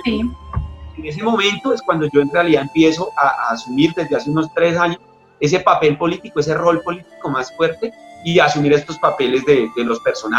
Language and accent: Spanish; Bogotá, Colombia; now in Boyacá, Colombia; yo llegué aquí a Boyacá como en el 2005. Yo soy bogotano, allá me crié, yo soy de los que encuentro una dirección en Kennedy, sabe llegar a Bosa, tiene amigos en Quiroga, cosas así por el estilo.